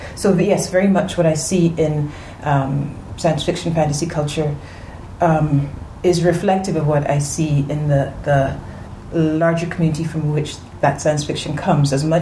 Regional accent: Canada; Yeah, and I'm from Canada

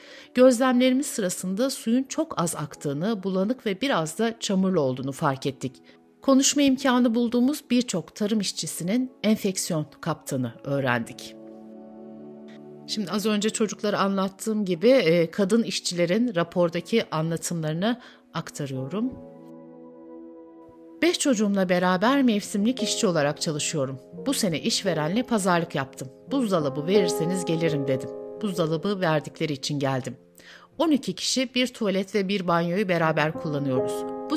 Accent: Eyyubiye, Şanlıurfa, Turkey; now in Malatya, Turkey; Urfa'nın Eyyubiye ilçesinden Malatya'ya geldim. Kürdüm. 70 yaşındayım.

